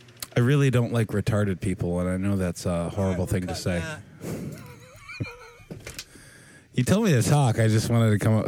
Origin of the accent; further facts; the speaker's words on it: Orono, Maine, United States; we're both from Orono